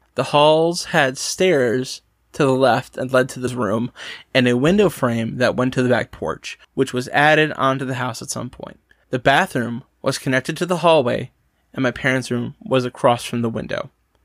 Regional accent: Garfield Heights, Ohio, United States; also born or lived in Akron; I always really like growing up in Garfield Heights. I could always hear trains and always help me fall asleep.

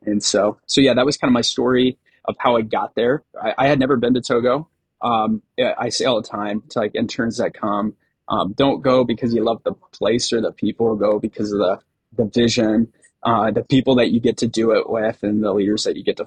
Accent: Florida, United States; So I'm a pastor's kid. I grew up in South Florida.

